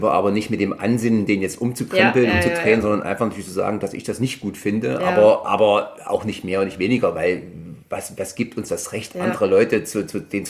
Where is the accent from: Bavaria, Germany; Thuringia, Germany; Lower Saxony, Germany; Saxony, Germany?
Thuringia, Germany; Bad Langensalza; Sie waren gestern in meiner Heimat, Bad Langensalza und Schönheiligkreis.